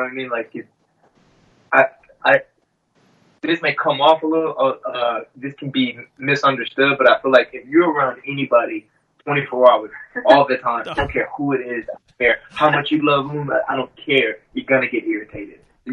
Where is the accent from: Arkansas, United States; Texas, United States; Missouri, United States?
Texas, United States; Houston; I'm originally from Houston, Texas.